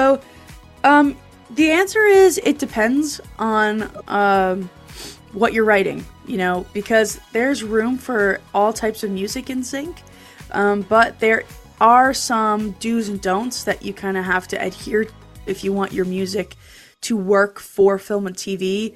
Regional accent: New Jersey, United States; So I was at a music conference in my hometown in New Jersey

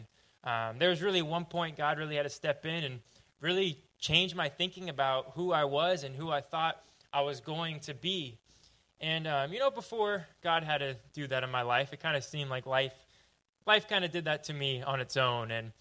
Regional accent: California, United States; I'm not actually from this area. I'm from Southern California. Do I have any fellow Southern Californians out here?

